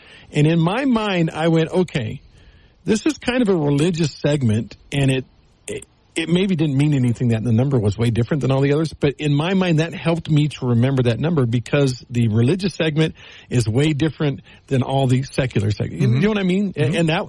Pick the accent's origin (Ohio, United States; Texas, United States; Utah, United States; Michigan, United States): Texas, United States; I grew up in Texas. I grew up in an area where there was a lot of, you know, that kind of stuff.